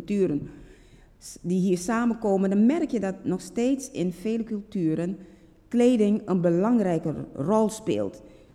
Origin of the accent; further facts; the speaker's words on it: Suriname; now in Netherlands; werd in Suriname, waar ik vandaan kom, emancipatie gevierd.